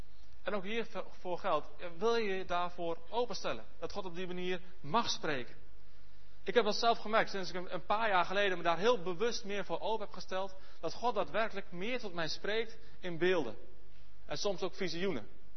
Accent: Alteveer, Netherlands; born there; in mijn geboortedorp Alteveer.

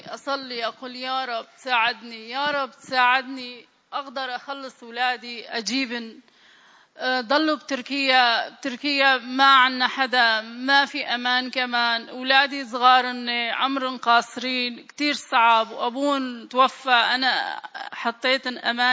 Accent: Syria; عرف أنه أنا سورية بس عم بحكي هيك

